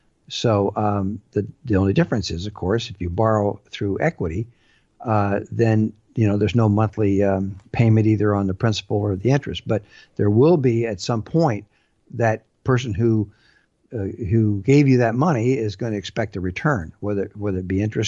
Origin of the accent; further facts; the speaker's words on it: California, United States; I can remember years ago when I would travel from my hometown in Southern California to my school in Provo, Utah